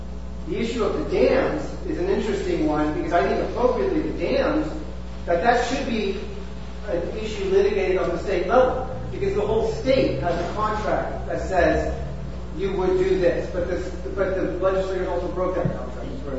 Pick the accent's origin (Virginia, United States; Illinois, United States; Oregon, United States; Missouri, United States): Oregon, United States; Portland; I'm a city slicker, I'm from Portland